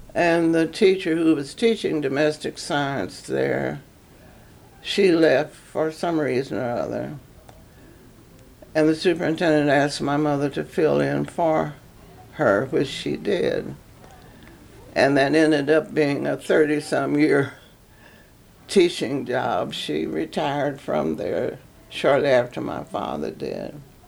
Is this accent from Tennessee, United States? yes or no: no; New Albany, Indiana, United States; moved away as an adult; now in Louisville, United States; I was born in New Albany, Indiana, right across from where we live almost.